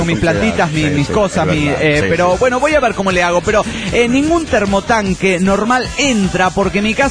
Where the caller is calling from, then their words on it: Pilar, Buenos Aires Province, Argentina; de Pilar, Argentina.